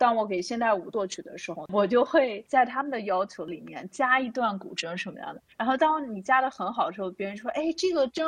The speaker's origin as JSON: {"language": "Chinese", "country": "China", "moved": "yes", "lives_now": "Australia", "said": "而我觉得作为一个中国人的话，"}